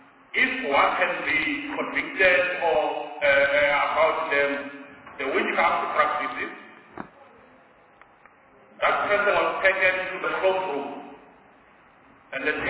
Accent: Wakardin, Mpumalanga, South Africa; I'm coming from Mpumalanga in the village or community called Wakardin

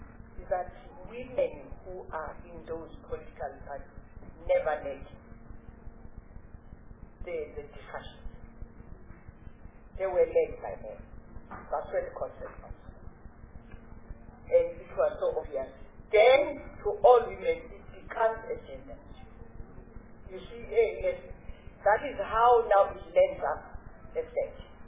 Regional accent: Stutterheim, Eastern Cape, South Africa; also born or lived in King William Town / Shilanda; I was brought up by a Scottish people, Mr. Galloway and Mrs. Galloway in Stutterheim, and King William Town. I was born in Shilanda.

